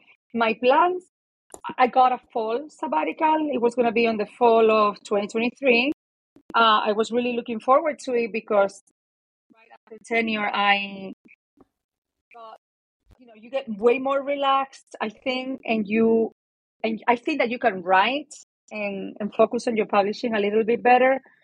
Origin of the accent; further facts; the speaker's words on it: Spain; I forgot to say I'm from Spain and all of my family is in Spain.